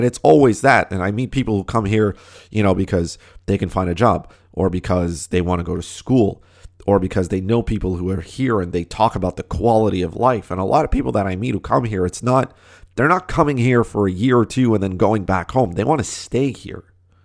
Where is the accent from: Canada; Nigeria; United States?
Canada; But your first assumption is Canadians are nice people. And that's what we are. That's what being Canadian is about.